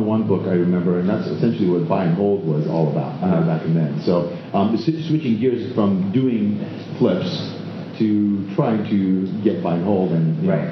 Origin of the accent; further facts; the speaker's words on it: Los Angeles, California, United States; I'm also 25, and I'm from Los Angeles